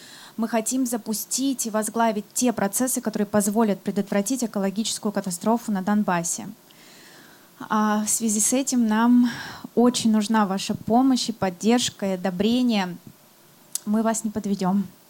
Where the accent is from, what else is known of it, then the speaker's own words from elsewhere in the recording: Nizhny Tagil, Sverdlovsk Oblast, Russia; Я родилась и выросла в Нижнем Тагиле.